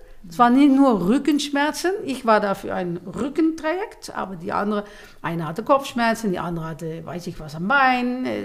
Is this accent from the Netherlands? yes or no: yes; Netherlands; accent: Dutch; German is a second language; moved away as an adult; now in Germany; wir sind ein bisschen vor euch auch ausgezogen aus Holland, was ihr wahrscheinlich alle hört mit meinem holländischen Akzent.